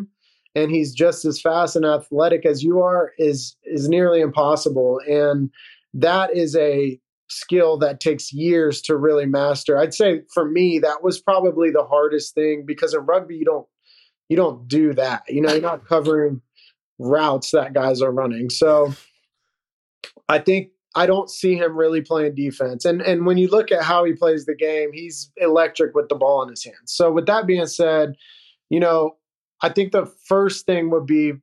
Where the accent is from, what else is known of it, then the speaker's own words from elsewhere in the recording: United States; I obviously played rugby my whole life, but I grew up around football as an American, so I understood kind of a little bit.